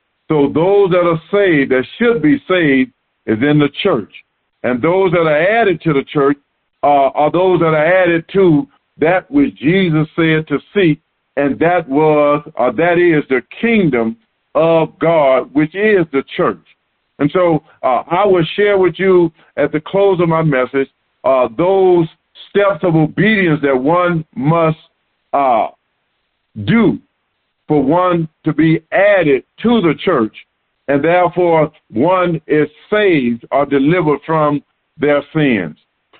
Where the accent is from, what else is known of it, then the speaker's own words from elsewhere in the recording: Florida, United States; I'm from Florida, and this weather, if you're living in the Houston, greater Houston area, cold weather to me